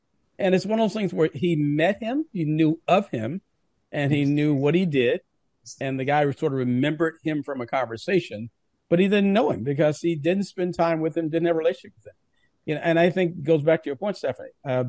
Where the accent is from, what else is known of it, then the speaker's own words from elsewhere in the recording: Milwaukee, Wisconsin, United States; Just wanted to say that I'm from Milwaukee. She's from my neighborhood and went to the school right down the street